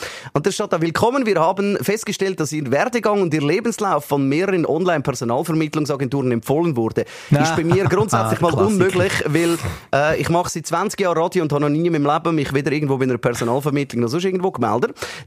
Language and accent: German; Switzerland; vor allem bei uns in der Schweiz, die muss ja dann extrem hoch sein.